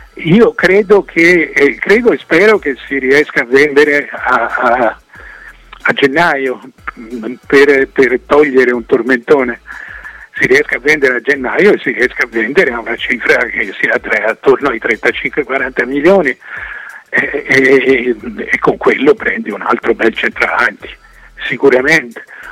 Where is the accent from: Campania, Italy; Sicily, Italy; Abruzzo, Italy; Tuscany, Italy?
Campania, Italy; Naples; Io vengo da Napoli e a Napoli non parlano d'altro